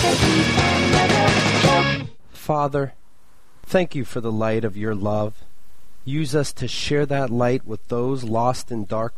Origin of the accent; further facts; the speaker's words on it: Somerset, Pennsylvania, United States; Somerset, Pennsylvania, my hometown